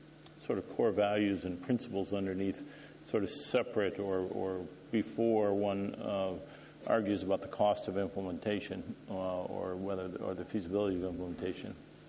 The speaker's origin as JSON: {"language": "English", "country": "United States", "tie": "born or raised there", "said": "As an American and having grown up in the U.S., I'm familiar"}